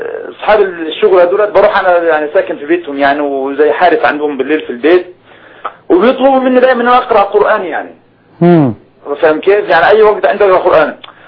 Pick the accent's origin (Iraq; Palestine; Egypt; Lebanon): Egypt; now in Jordan; احنا يعني مصريين من مصر ومشغلين هون في الأردن